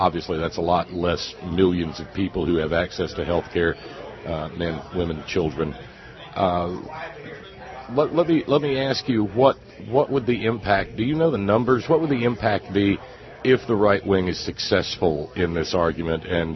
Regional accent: West Virginia, United States; I come from West Virginia

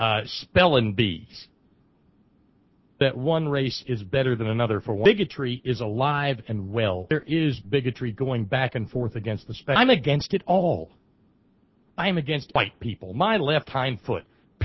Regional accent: Alabama, United States; But for my part, I was raised in Alabama.

